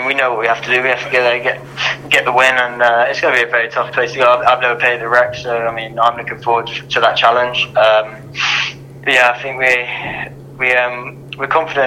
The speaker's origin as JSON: {"language": "English", "town": "Ashford", "region": "South East England", "country": "United Kingdom", "tie": "born or raised there", "said": "I grew up down in Ashford, so not too far from Twickenham."}